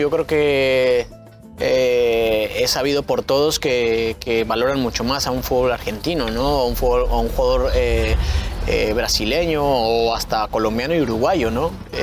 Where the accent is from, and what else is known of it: Mexico